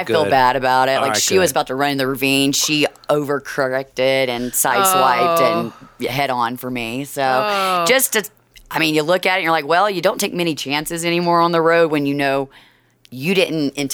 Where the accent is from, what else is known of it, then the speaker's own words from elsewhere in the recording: Texas, United States; I'm from East Texas, so the pine trees are thick.